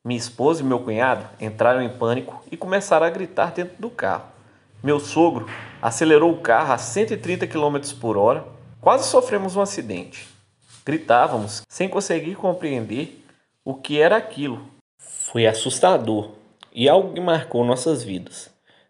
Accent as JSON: {"language": "Portuguese", "region": "São Paulo", "country": "Brazil", "said": "tenho 34 anos e sou de São Paulo."}